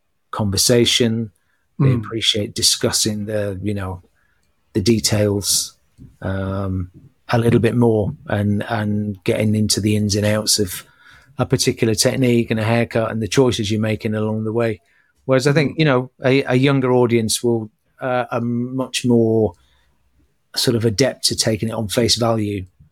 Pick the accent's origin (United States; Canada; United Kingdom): United Kingdom; And it's something that I grew up with, you know, as a British hairdresser.